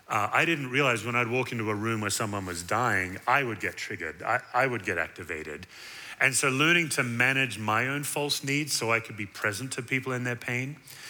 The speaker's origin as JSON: {"language": "English", "region": "Western Australia", "country": "Australia", "tie": "born or raised there", "lives_now": "Knoxville, United States", "said": "So just to get it out of the way, I'm from Western Australia. I'm a true southerner. Grew up in Australia."}